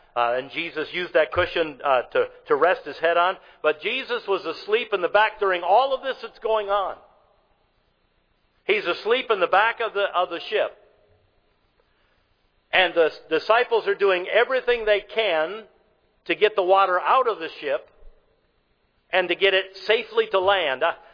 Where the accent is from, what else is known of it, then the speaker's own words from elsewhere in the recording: Michigan, United States; Somebody said they could tell I was from Michigan when I said creek instead of crick. All right, because that's the northern way of saying it. We call them creeks, I guess.